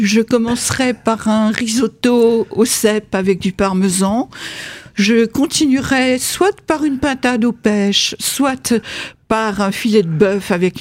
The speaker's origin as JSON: {"language": "French", "country": "France", "tie": "born there", "said": "Alors, je suis née en France, je suis une Italo-Française, je suis une fille d'immigrés."}